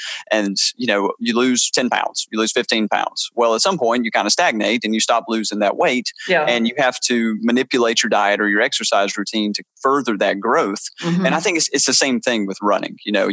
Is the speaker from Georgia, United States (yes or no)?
yes; Georgia, United States; Well, growing up in Georgia, I think my pores, they became accustomed to dilating a certain way